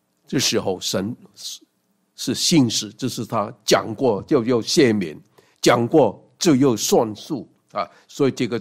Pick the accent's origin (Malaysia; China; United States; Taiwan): China; 很多时候我们中国人说，为什么这个人做的怎么多不好的事情